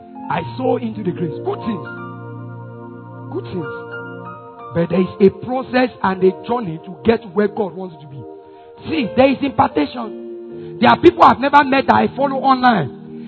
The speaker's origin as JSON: {"language": "English", "town": "Accra", "region": "Greater Accra", "country": "Ghana", "tie": "born or raised there", "said": "when I grew up in Accra, all the boxing champions in Ghana are from that area."}